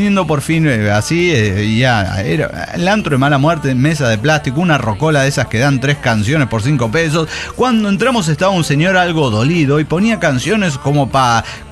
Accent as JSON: {"language": "Spanish", "town": "Zacatlán", "region": "Puebla", "country": "Mexico", "tie": "born there", "said": "fui a mi pueblo natal, Zacatlán."}